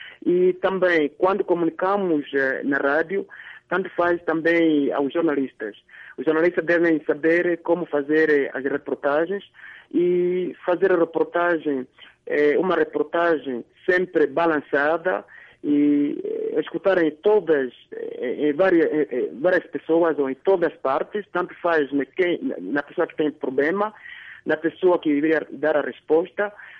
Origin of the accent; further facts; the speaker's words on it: Rundu, Kavango East, Namibia; moved away as an adult; now in Windhoek, Namibia; Eu cresci no Rundo, fui nascer no Rundo, e do Rundo vim na capital, 96, saí do Rundo, vim na capital de Windhoek, capital da Namíbia, Windhoek, onde estou agora.